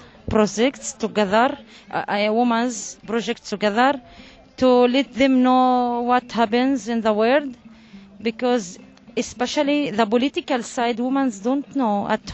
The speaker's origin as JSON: {"language": "English", "town": "Mashhad", "region": "Northern District", "country": "Israel", "tie": "born or raised there", "said": "I grew up in Mashhad village beside Nazareth. Yeah, it's a small village. All the people is Muslims there. It's beside Nazareth. It's the way to Tiberias."}